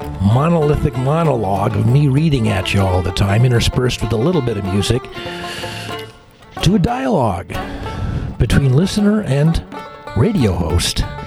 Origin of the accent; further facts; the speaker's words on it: San Francisco, California, United States; I'm a Palestinian American, born and bred in the San Francisco Bay Area, born up in Frisco itself, as was my mother.